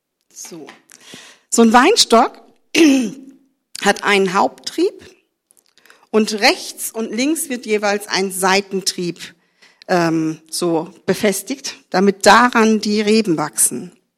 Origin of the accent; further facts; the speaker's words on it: Neumünster, Schleswig-Holstein, Germany; zwischen 28 und 29 Jahren war ich in der Pfalz, war ich dem Norden abtrünnig, weil ich bin ja Schleswig-Holsteinerin, ich bin in Neumünster geboren.